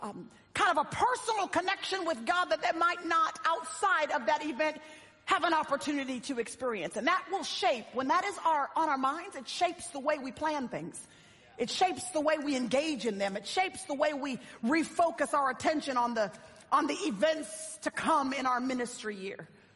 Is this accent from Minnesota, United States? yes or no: no; Dallas, Texas, United States; I was at Starbucks recently in my hometown in Dallas